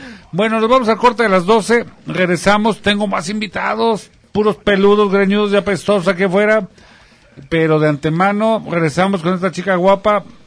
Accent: Mexico; Somos mexicanos

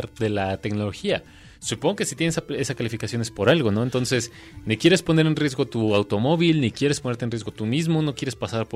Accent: Sinaloa, Mexico; Soy de Sinaloa y he manejado tanto ahí, en Querétaro, en la Ciudad de México, y en algunas otras ciudades

